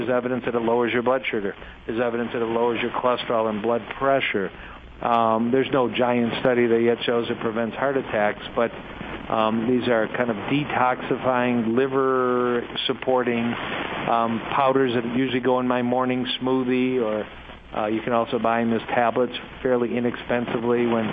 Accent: Detroit, Michigan, United States; two major hospitals, happened to be in my hometown in Detroit

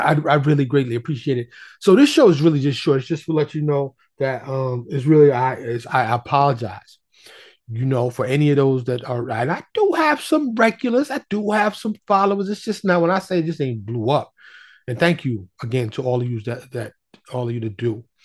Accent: New York City, New York, United States; I grew up in Harlem in the South Bronx. I grew up in New York City.

